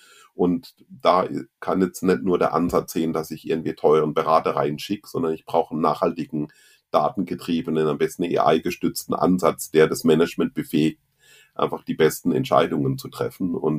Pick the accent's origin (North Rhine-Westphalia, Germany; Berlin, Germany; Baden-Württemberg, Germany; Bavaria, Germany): Baden-Württemberg, Germany; Ettlingen; Meine Heimatstadt ist ja sozusagen Ettlingen